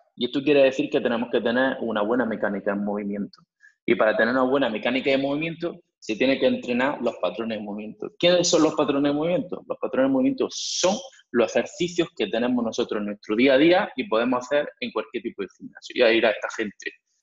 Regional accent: Almería, Andalusia, Spain; accent: southern; Soy de Almería, se nota un poquito en el acento. Muchos años fuera, pero realmente el acento no cambia, sureño.

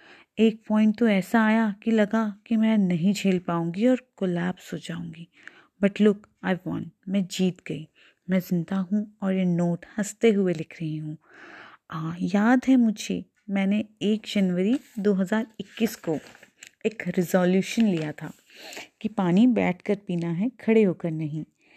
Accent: Dehradun, Uttarakhand, India; now in Haldwani, India; मैं उत्तराखंड देहरादून की रहने वाली हूँ और अभी पोस्टेड हूँ हल्द्वानी में। अभी मैं यहाँ पर अकेले रह रही हूँ कुछ टाइम के लिए।

